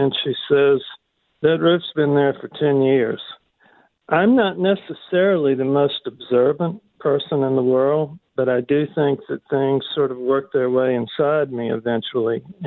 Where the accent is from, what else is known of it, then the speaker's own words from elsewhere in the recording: Mississippi, United States; It was, you know, I grew up in Mississippi, and that was the world to me.